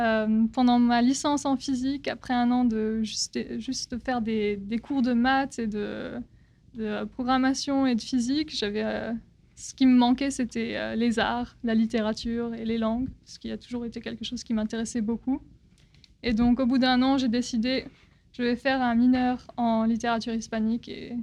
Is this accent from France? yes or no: yes; France; now in United States; Je suis française d'origine, mais ma famille a déménagé au Texas il y a, je pense, en 2002.